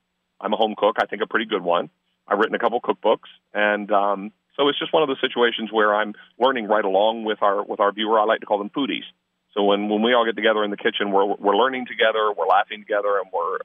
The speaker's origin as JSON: {"language": "English", "town": "Charlotte", "region": "North Carolina", "country": "United States", "tie": "born or raised there", "said": "And I'm a Charlotte native, born and raised in North Carolina, and went to college here in Chapel Hill from 83 until I graduated in 87."}